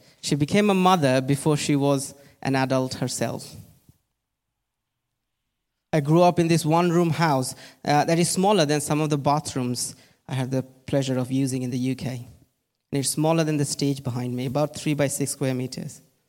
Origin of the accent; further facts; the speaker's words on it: Kolkata, West Bengal, India; now in England; I actually grew up in Kolkata, India. I grew up in Kolkata in abject poverty. I was raised in a slum community in Kolkata, a community where hundreds of people shared two toilets and one tap.